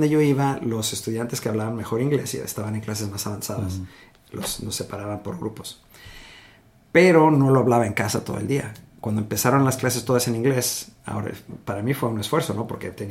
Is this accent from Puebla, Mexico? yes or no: no; Mexico City, Mexico; also born or lived in Monterrey; yo nací en la Ciudad de México. Me eduqué, pero mis padres se mudaron a Monterrey. Entonces, fui a un kindergarten bilingüe primero. Luego regresé a México, fui a escuelas. Empecé en la escuela británica.